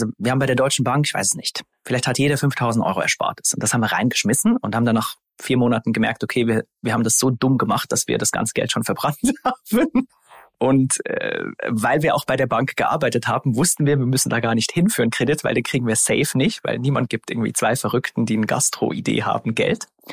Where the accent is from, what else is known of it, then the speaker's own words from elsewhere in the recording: Switzerland; Ich bin immer wieder zurück in die Schweiz, in meine Heimat gefahren